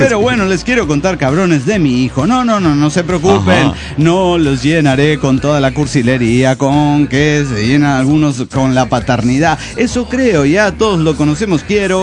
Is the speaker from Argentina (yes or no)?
yes; Río Colorado, Río Negro, Argentina; de Río Colorado, Río Negro, Argentina.